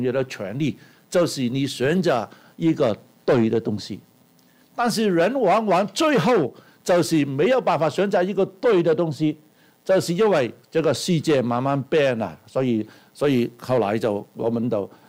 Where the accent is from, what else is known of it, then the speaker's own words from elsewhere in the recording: Hong Kong; 香港人永远都有这个习惯了。我是香港来的